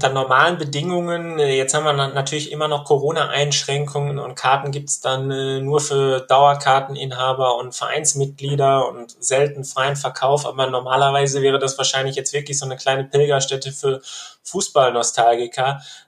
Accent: Bochum, North Rhine-Westphalia, Germany; born there; Ich bin tatsächlich auch in Bochum geboren, wobei ich da immer vorsichtig sein muss. Ich wohne quasi so fast auf der früheren Stadtgrenze zwischen Bochum und Wattenscheid.

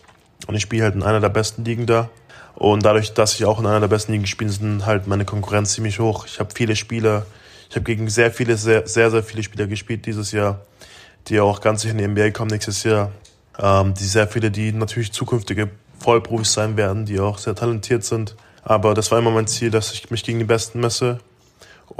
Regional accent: Germany; accent: German; Nee, ich bin sozusagen der Deutsche. Meine Teammates sind aber voll nett. Die machen natürlich immer meinen deutschen Akzent machen sich ein bisschen über meinen deutschen Akzent lustig

